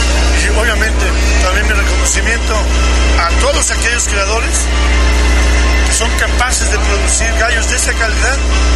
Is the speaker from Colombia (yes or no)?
no; Mexico; esto es parte de nuestra identidad como pueblo mexicano